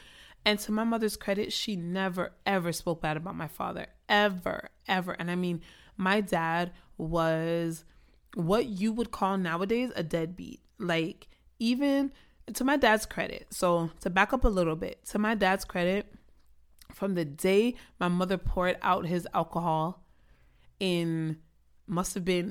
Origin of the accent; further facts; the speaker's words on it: Inglewood, California, United States; So I grew up in Inglewood, y'all. Inglewood. In fact, I grew up on North Inglewood Avenue.